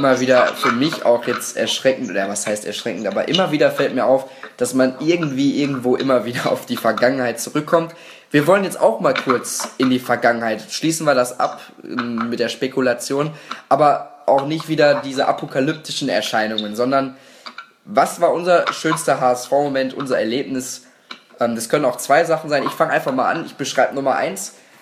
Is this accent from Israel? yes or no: no; Gelsenkirchen, North Rhine-Westphalia, Germany; hier aus der Gegend komme ich ja nämlich aus Gelsenkirchen.